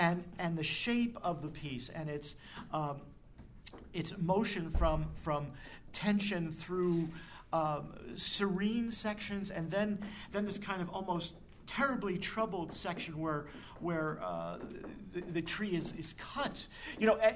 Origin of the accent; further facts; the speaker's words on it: New Jersey, United States; moved away as an adult; now in Vermont, United States; 30-some years ago I came here to Vermont from New Jersey and Joyce Kilmer was from there. And I can't hear that poem without imagining it in the kind of accent that I used to have.